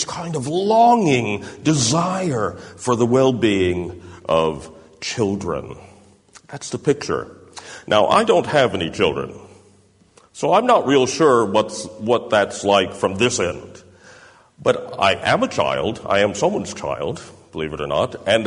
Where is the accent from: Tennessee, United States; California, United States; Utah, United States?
Tennessee, United States; And, you know, I'm from Tennessee